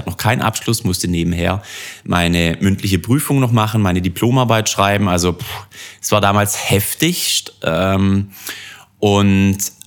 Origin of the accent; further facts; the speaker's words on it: Niedereschach, Baden-Württemberg, Germany; also born or lived in Villingen-Schwenningen; Genau, ich bin ein Schwarzwälder. Ich bin in Villingen Schwenningen geboren, bin in einem kleinen Ort bei Villingen-Schwenningen in Niedereschach aufgewachsen